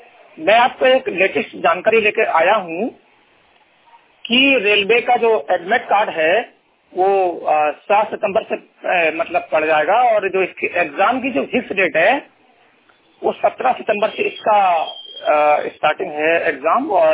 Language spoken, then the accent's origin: Hindi; Bareilly, Uttar Pradesh, India; और मैं डिस्ट्रिक्ट बरेली का रहने वाला हूँ।